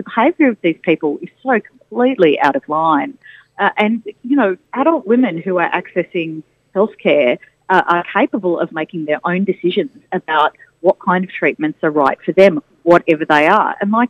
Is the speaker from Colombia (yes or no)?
no; Victoria, Australia; it resembles a bill that was passed in my home state of Victoria 2 years ago